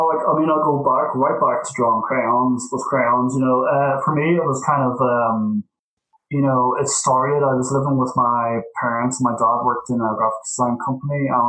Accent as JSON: {"language": "English", "country": "Ireland", "moved": "as an adult", "said": "And then I moved over from Ireland to England to join them, and I worked there for the guts of a year."}